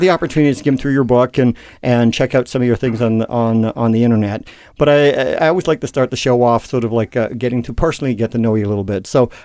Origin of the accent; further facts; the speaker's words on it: Newfoundland and Labrador, Canada; I asked these questions because I was raised in Newfoundland.